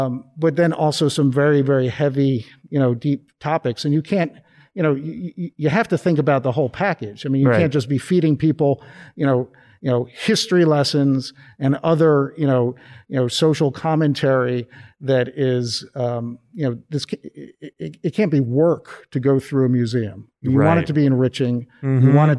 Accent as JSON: {"language": "English", "region": "East Coast", "country": "United States", "said": "You know, I'm not originally from here. You know, I come from the East Coast, my background is in museums"}